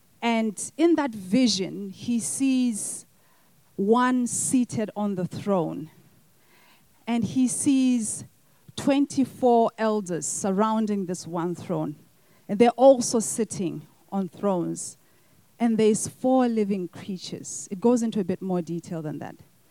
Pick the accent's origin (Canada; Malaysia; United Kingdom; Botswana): Botswana; a movie that was made in my home country of Botswana.